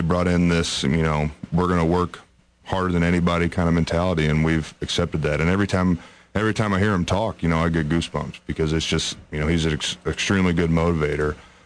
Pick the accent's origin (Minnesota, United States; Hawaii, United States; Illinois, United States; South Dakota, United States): Illinois, United States; Quincy; I grew up in a smaller town, about 40,000 people in Quincy, Illinois, which is roughly about the same size as Champaign.